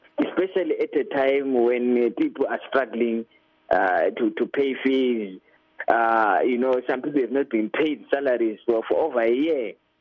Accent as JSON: {"language": "English", "region": "Matabeleland South", "country": "Zimbabwe", "said": "And as I said, I come from Matabeleland in the South. So I'm not speculating about what I'm talking about."}